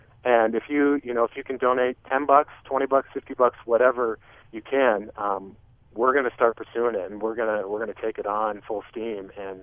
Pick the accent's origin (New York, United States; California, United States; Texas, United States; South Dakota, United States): South Dakota, United States; now in Denver, United States; growing up in South Dakota, you know, I was born and raised there on a ranch, grew up in a small town, went to college there. And I moved to Denver and worked.